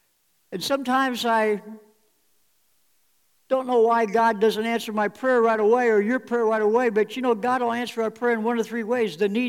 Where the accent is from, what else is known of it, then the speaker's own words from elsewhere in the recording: Illinois, United States; I grew up in Illinois close to the Mississippi River